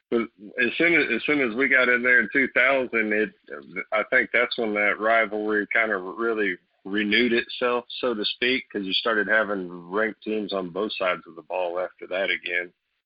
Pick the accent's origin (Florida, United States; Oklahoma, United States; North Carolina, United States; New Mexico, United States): Oklahoma, United States; Weatherford; Growing up, I mean, it was 50-50 in high school out there in Weatherford.